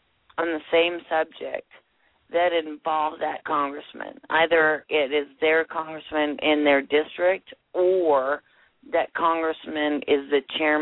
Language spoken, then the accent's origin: English; East Coast, United States; I tend to talk too much. I'm from the East Coast. I'll talk until someone shuts me up.